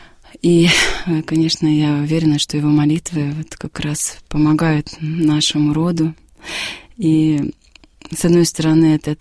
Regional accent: Yelets, Lipetsk Oblast, Russia; А сама я родом с Липецкой области, города Ельца.

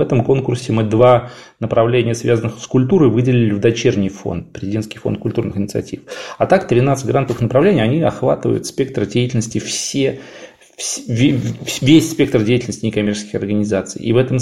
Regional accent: Saratov Oblast, Russia; Я сам из Саратовской области

